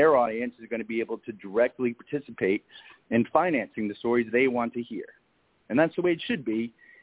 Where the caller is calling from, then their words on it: Jersey City, New Jersey, United States; I am in Jersey City, New Jersey.